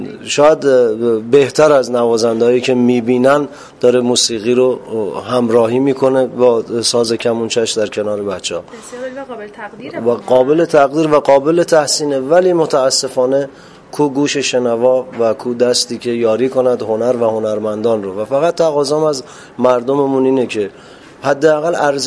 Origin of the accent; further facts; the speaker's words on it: Iran; من ایرانی هستم و نمایش های ایرانی رو دوست دارم و شیوه های نمایش ایرانی هم دوست دارم